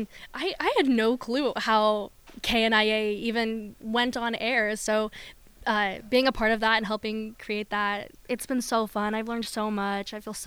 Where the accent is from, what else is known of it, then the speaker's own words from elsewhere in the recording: Iowa, United States; I know, kind of a controversial place since, we're from Iowa